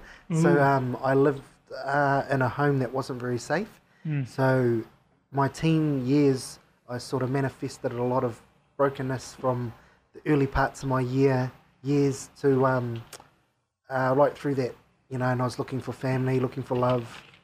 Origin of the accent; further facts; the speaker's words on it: Fiji; born there; like you said that I was born in Fiji. My culture is Fijian Indian, and my ancestors came down from India to Fiji when Fiji got colonized by the British.